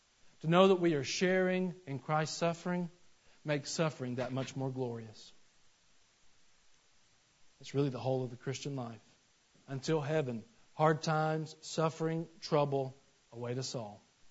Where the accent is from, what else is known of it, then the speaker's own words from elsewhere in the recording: Georgia, United States; now in Tennessee, United States; stop saying I'm from Georgia because I'm from Tennessee now.